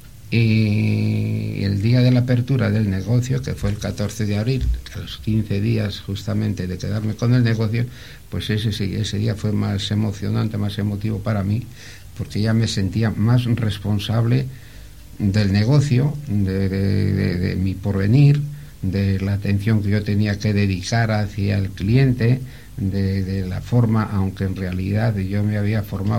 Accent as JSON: {"language": "Spanish", "town": "Siete Villas", "region": "Cantabria", "country": "Spain", "said": "en realidad yo no soy de Laredo. Yo desciendo de un pueblo de aquí de la provincia, concretamente de Sietevillas."}